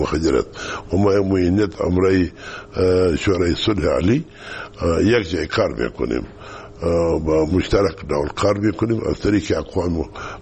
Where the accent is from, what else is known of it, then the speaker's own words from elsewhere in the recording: Kandahar, Afghanistan; ما از کندهار هستیم